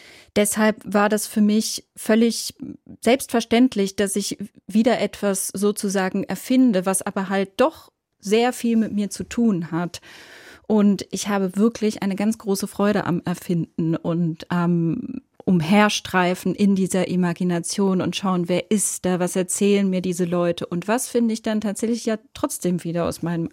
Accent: Switzerland; first language Swiss German; dass meine Muttersprache der Dialekt, also das Schweizerdeutsche ist

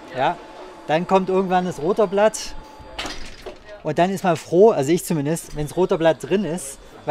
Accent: Saxony, Germany; bin eigentlich gar kein Lausitzer, sondern Sachse und bin aus Fördermittelgründen hier in die Lausitz gekommen.

